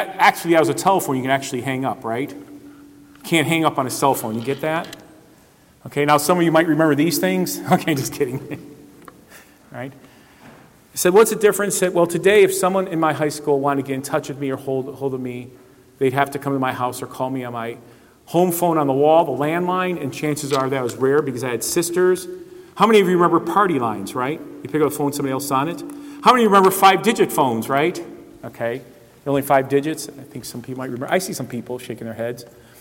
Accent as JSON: {"language": "English", "town": "Cleveland", "region": "Ohio", "country": "United States", "said": "I'm from Cleveland, so I can't relate to that, okay?"}